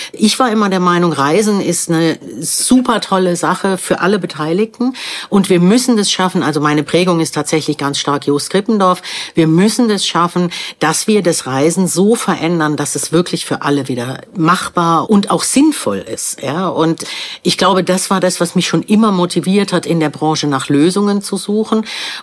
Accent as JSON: {"language": "German", "town": "Heidelberg", "region": "Baden-Württemberg", "country": "Germany", "tie": "born or raised there", "also_born_or_lived": "Switzerland", "said": "ich komme aus Heidelberg. Heidelberg ist eine sehr touristische Stadt. Definitiv. Ich habe das von klein auf erlebt, dass chinesische Busse ankommen, durch die Hauptstraße wandern."}